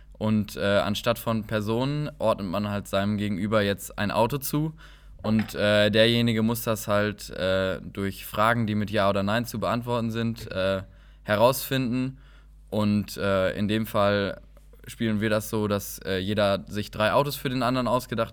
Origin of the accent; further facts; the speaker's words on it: Bielefeld, North Rhine-Westphalia, Germany; now in Braunschweig, Germany; Ich komme genauso wie Tom aus Bielefeld